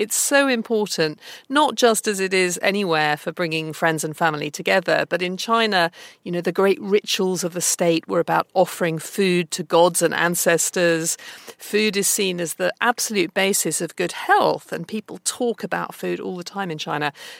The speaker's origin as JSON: {"language": "English", "country": "United Kingdom", "tie": "born or raised there", "said": "the Chinese food that I'd known growing up in Britain."}